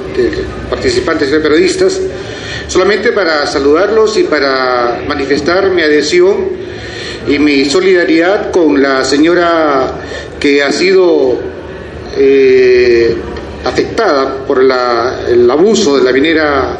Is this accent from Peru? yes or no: yes; Peru; siendo peruanos y siendo originarios de nuestra tierra